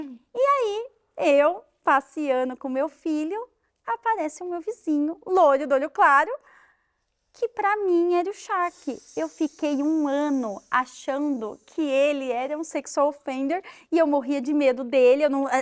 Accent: Brazil; eu, como uma boa brasileira, falei, vou ver quem são meus vizinhos.

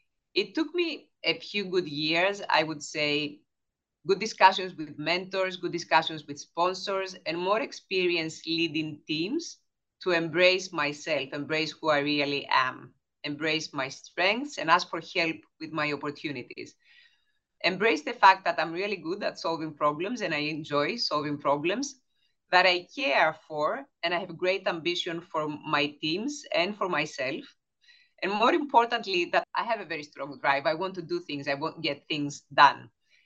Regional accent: Greece; originally I am from Greece, and I am an electronics engineer by background.

